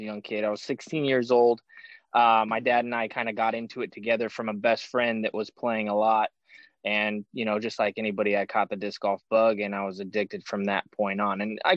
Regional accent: Show Low, Arizona, United States; also born or lived in Flagstaff / Phoenix; I was born and raised in Arizona, all over the place. Born in Flagstaff, raised in Cholo, and I spent most of my adulthood in Phoenix.

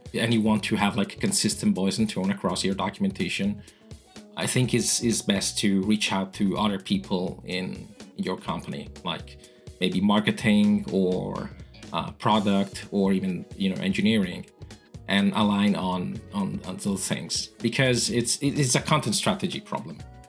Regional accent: Spain; first language Italian; English is a second language; also born or lived in Italy; because I'm Italian. I was born in Italy almost 41 years ago now. Even though I've been living in Spain since I was a kid, Italian is my mother tongue.

